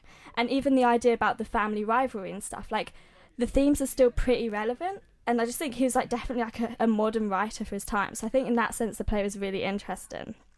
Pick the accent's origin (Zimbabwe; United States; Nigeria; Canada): United States; But I'm American myself, but I don't have an accent.